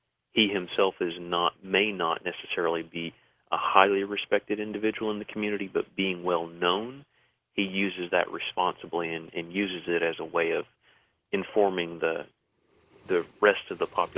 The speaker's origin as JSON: {"language": "English", "region": "the South", "country": "United States", "said": "I mean, I'm from the South myself"}